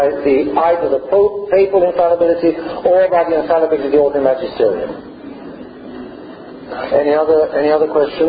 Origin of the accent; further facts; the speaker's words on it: England, United Kingdom; But what I'm an Englishman. This is not my country.